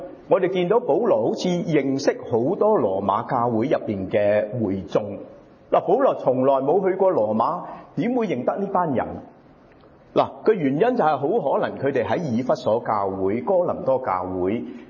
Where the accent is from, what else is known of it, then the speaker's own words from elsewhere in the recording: Hong Kong; born there; 我哋喺香港出生，即系以前喺香港出生嘅人就好清楚啦。